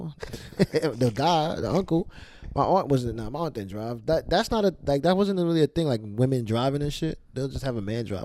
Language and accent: English; Brooklyn, New York, United States; Born and raised in Brooklyn. Born in Brooklyn. I've been to Haiti 3 times.